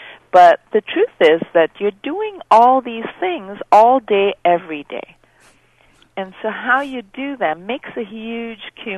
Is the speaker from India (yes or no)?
yes; India; also born or lived in Netherlands; now in United States; I grew up in India. I was born in Holland. I'm half Dutch, half Indian. I've spent most of my life in the States now.